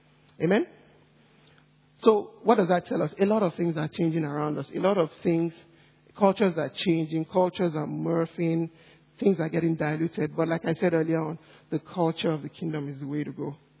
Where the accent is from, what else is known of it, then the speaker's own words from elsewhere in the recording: Nigeria; born there; also born or lived in Singapore; I'm a probably fifth culture kid, and I'll explain why. I was born in Nigeria.